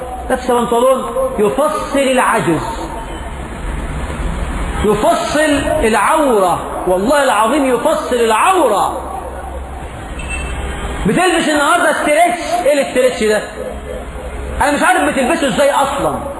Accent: Egypt; إحنا في مصر يبدو أن إحنا فهمنا حديث النبي بالمقلوب

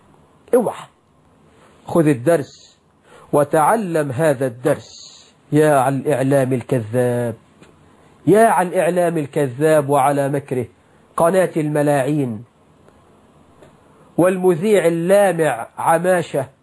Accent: Egypt; يعني عندنا في مصر هرم فساد

